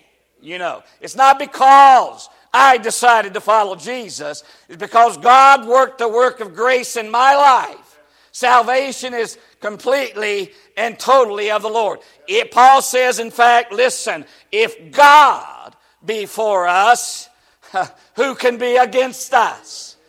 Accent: West Virginia, United States

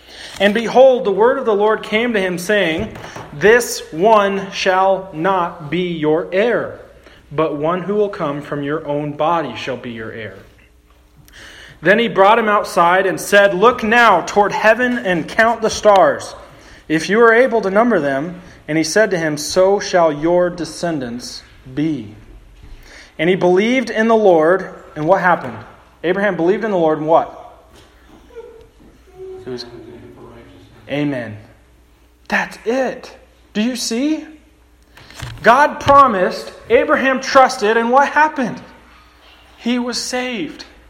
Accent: Utah, United States; Okay, I'm from Utah.

